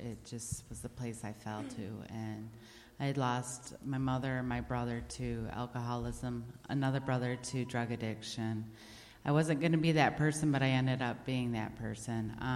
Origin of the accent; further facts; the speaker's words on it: Weehaw, Michigan, United States; Like I said, I'm from Weehaw, Michigan.